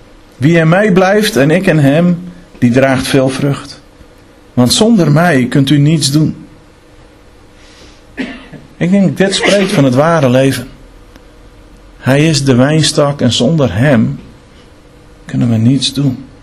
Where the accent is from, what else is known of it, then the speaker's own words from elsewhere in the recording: Friesland, Netherlands; Nou, mem kan ik wel zeggen, ik ben Fries, dus dat is een redelijk bekend woordje.